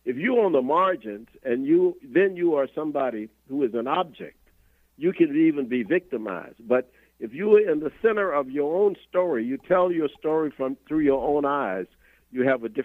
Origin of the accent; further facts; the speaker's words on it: Valdosta, Georgia, United States; when I grew up in Valdosta, Georgia, I had no double consciousness.